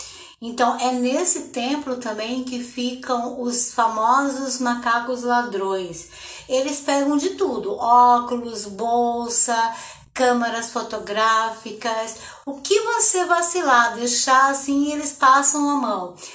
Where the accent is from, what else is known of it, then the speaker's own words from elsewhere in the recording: São Gonçalo dos Campos, Bahia, Brazil; Eu sempre me me transportava nesses momentos para onde eu fui criada, para a cidade daqui, né, de São Gonçalo dos Campos, onde eu estou agora